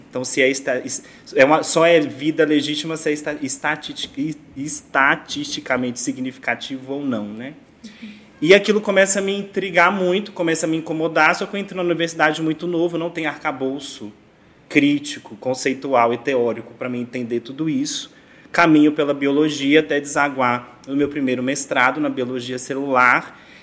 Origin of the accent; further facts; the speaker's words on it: Minas Gerais, Brazil; also born or lived in São Paulo; de duas famílias rurais do norte de Minas, eu fui parido em São Paulo, só que eu nasci no Gerais, eu nasci no norte de Minas